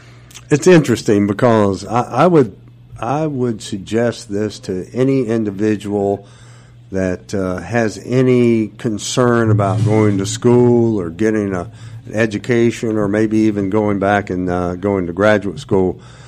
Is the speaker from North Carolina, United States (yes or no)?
yes; High Point, North Carolina, United States; I grew up in High Point, North Carolina.